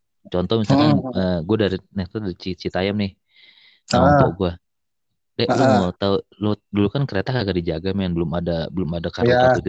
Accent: Sulawesi, Indonesia; Kampungnya nyokap bokap di Padang. Cuma gua lahir gede di Sulawesi, bokap nyokap ikut kakak masih di sana gitu.

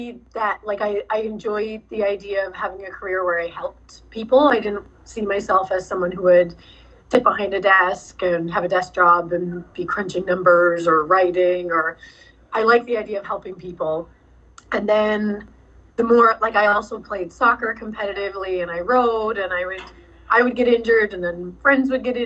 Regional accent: Happy Valley-Goose Bay, Newfoundland and Labrador, Canada; So it was a community of 10,000 people I grew up with in Goose Bay.

